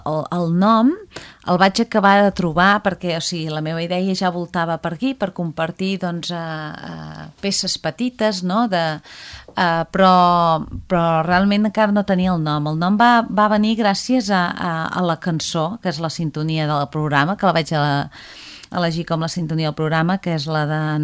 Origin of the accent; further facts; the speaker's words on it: Palafrugell, Catalonia, Spain; now in Begur, Spain; Soc filla de Palafrugell, que passa que ara estic visquent a Begur